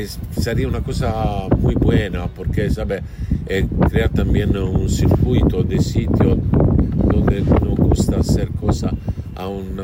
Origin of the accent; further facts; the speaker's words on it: Italy; el hecho que soy italiano no quiere significar que soy italiano.